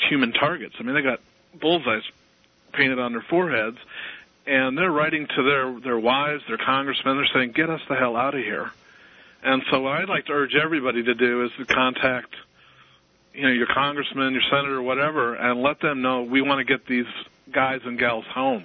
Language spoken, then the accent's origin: English; Texas, United States; And I grew up in Texas.